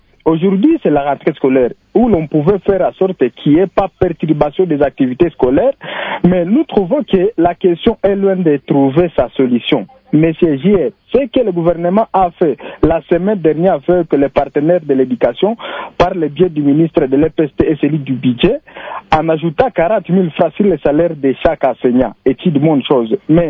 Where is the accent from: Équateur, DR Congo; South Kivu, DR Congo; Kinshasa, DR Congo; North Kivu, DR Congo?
North Kivu, DR Congo; chez nous, dans le Nord Kivu, précisément à Kiwanja, dans les Rutshuru